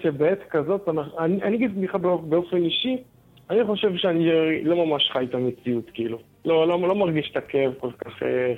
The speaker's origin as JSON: {"language": "Hebrew", "town": "Netanya", "region": "Central District", "country": "Israel", "tie": "born or raised there", "said": "אני בעיקרון גדלתי בנתניה."}